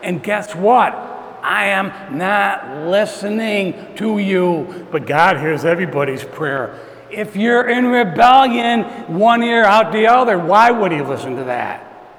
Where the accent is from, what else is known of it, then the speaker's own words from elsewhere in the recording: Morrisville, New York, United States; I'm from Morrisville, New York area.